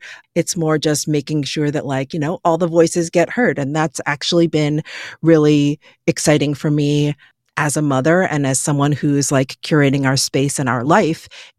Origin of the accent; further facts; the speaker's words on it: New York, United States; born and raised in New York and able to enjoy what the city has to offer every single day.